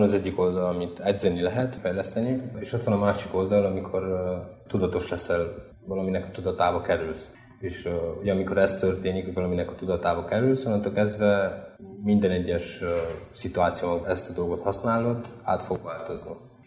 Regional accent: Arad, Arad County, Romania; Aradi vagyok, pszichológiát végeztem, sportoltam is ezelőtt

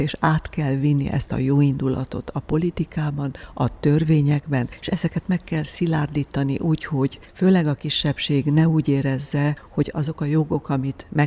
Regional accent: Transylvania, Romania; bár én, mint erdélyi ember, aki egy román-magyar házasságba élek.

